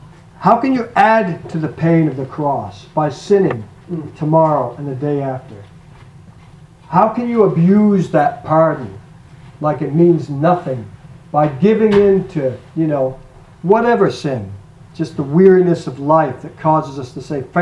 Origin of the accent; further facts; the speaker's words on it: Vermont, United States; I'm from Vermont originally. I'm not fortunate enough to say I'm born and bred in New Hampshire.